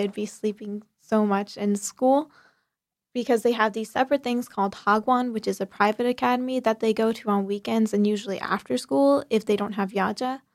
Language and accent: English; United States; Because I'd taken so much for granted being an American student, I could just go home and study by myself and study how I like it.